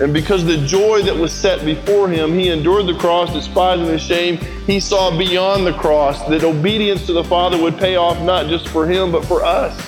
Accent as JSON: {"language": "English", "country": "Brazil", "tie": "born or raised there", "said": "And where I grew up in Brazil"}